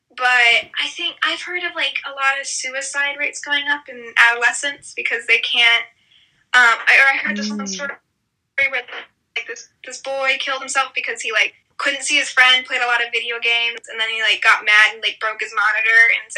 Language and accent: English; Indiana, United States; So my family's from Indiana. I'm from Indiana. But my mom and dad are originally from California, and the rest of the family lives in California.